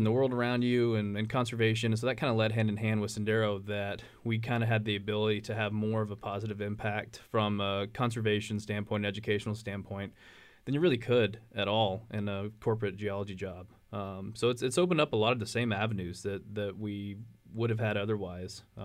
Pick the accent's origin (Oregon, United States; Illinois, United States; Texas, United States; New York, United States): Texas, United States; Waco; We're like, no, we're from Waco. Like, well, Waco, where's that?